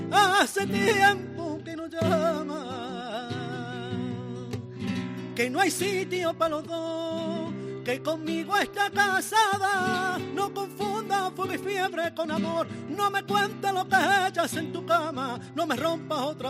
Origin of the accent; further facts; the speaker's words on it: La Línea de la Concepción, Andalusia, Spain; now in Seville, Spain; muy cerquita de mi línea, de mis amores.